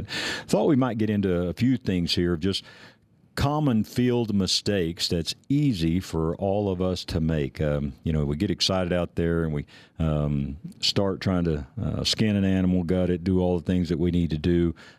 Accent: Texas, United States; I mean, I grew up in Texas, so in Texas, man, I'm telling you

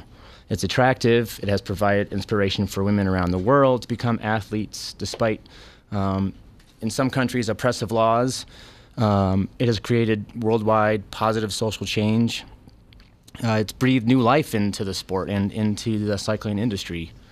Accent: Chicago, Illinois, United States; Well, I started racing bikes at the age of 13. I grew up in Chicago. And I came out here every summer throughout high school to race my bike.

